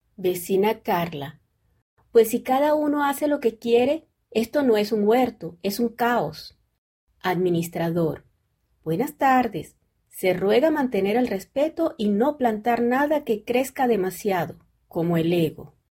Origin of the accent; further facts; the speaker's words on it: Venezuela; como buena venezolana, creo que siempre hay una solución con buen humor